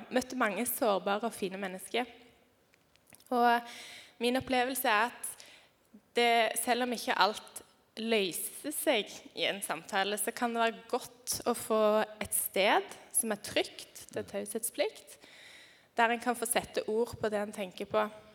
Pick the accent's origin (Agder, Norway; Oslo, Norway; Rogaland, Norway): Rogaland, Norway; Bryne; also born or lived in Ålesund / Hardanger; Ja, jeg kommer fra Bryne på Jæren. Veldig flott sted, og jeg har bodd litt forskjellige steder I Ålesund og Hardanger ellers.